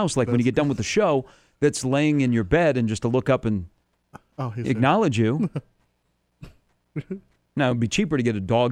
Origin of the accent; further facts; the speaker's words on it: Des Moines, Iowa, United States; growing up in Des Moines, we had the AAA affiliate of the Chicago Cubs.